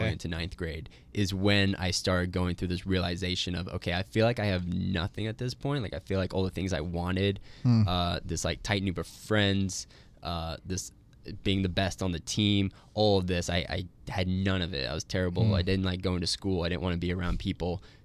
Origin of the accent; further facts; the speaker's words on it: Olathe, Kansas, United States; I grew up in Olathe, O-Town